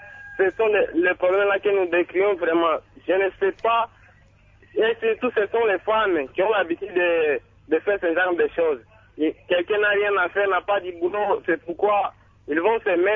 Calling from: Kindu, Maniema, DR Congo; Oui, ce problème-là de colportage est ici, est également ici chez nous à Kindu.

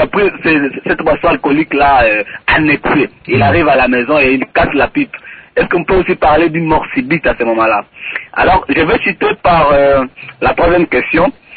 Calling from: Kananga, Kasaï-Central, DR Congo; ici chez nous au Kassai, ça c'est précisément à Kananga

